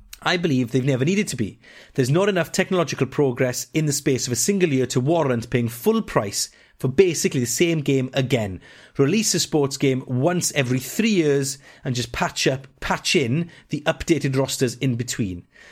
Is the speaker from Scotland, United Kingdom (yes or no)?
no; Wales, United Kingdom; Because we're stereotypical Welsh.